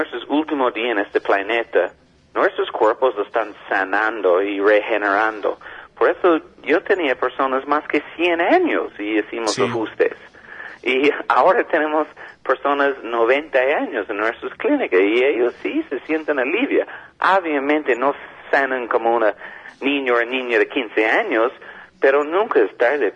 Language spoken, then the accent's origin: Spanish; Canada; now in Colombia; yo soy de Canadá, tenemos otro quiropráctico de Estados Unidos también.